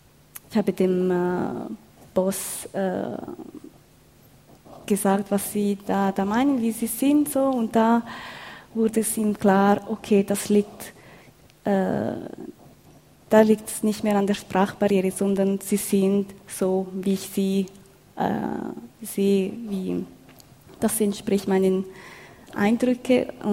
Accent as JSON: {"language": "German", "country": "Switzerland", "tie": "born or raised there", "said": "Also ich selber, da ich in der Schweiz aufgewachsen bin, fühle ich mich mehr Schweizerin als Chinesin."}